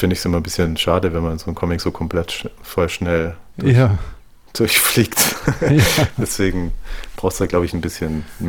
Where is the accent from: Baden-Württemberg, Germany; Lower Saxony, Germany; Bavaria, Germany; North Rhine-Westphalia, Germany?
Baden-Württemberg, Germany; es ist so grob angelehnt an das Lohnetal, das ist da, wo ich herkomme, die Gegend.